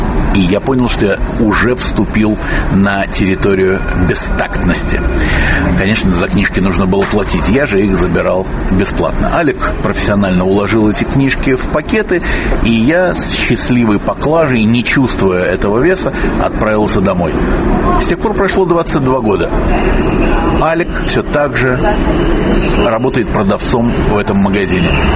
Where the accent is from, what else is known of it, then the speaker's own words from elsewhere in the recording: Prague, Czechia; я из Праги.